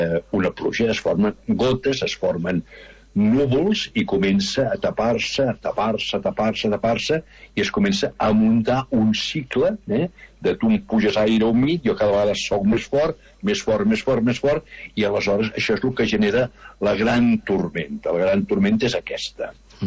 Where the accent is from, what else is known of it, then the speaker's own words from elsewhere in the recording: Arenys de Mar, Catalonia, Spain; soc d'Arenys